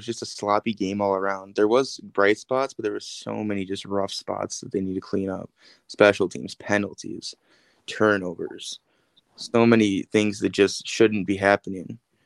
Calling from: New Richmond, Wisconsin, United States; New Richmond, Wisconsin.

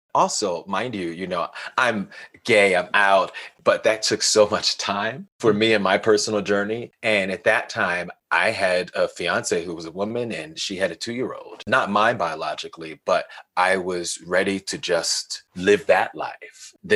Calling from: Denver, Colorado, United States; I'm calling from Denver, Colorado.

